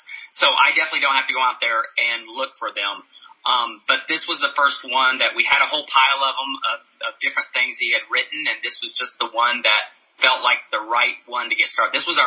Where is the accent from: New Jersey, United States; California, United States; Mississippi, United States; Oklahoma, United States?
Oklahoma, United States; now in New York, United States; and I'm from Oklahoma originally, and he's from Texas. And so, but we live in upstate New York.